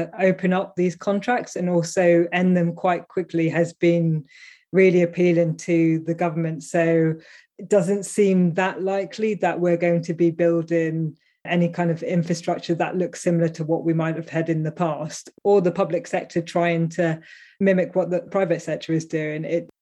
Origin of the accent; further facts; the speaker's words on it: Basingstoke, South East England, United Kingdom; I went and got it in my hometown in Basingstoke while I was visiting my mum